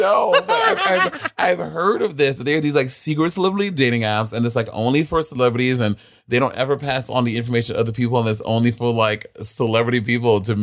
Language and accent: English; Brooklyn, New York, United States; I am born and raised in Brooklyn.